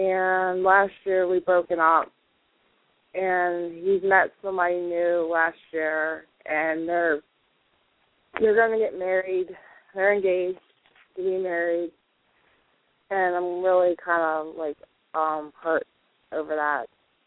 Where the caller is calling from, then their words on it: Lake Milton, Ohio, United States; I live in Lake Milton, Ohio.